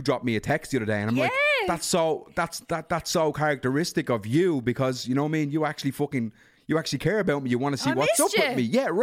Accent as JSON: {"language": "English", "town": "Darndale", "region": "Leinster", "country": "Ireland", "tie": "born or raised there", "said": "Like, I grew up in Darndale. It was tough times and we were kids and we were running around and we were barbarians"}